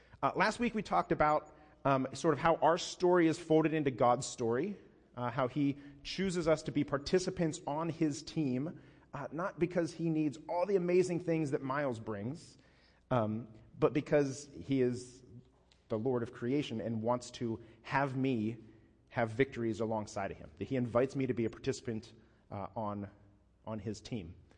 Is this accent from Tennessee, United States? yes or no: no; Youngstown, Ohio, United States; 20 miles north of where I grew up in Youngstown, Ohio